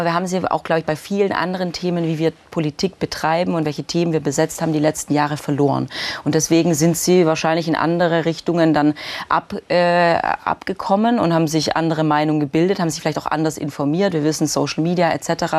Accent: Baden-Württemberg, Germany; ich komme aus dem Schwabenländle

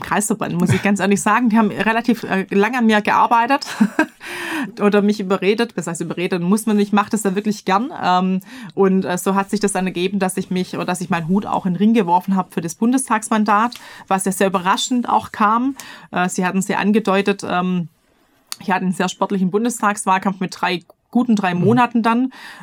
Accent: Waiblingen, Baden-Württemberg, Germany; davon auch wirklich auch meine Heimatstadt Waiblingen, über 60.000 Einwohner.

